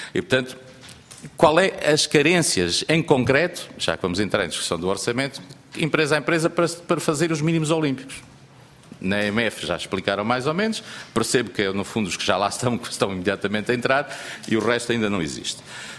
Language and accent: Portuguese; Viseu, Portugal; eu que sou de Viseu não tenho comboios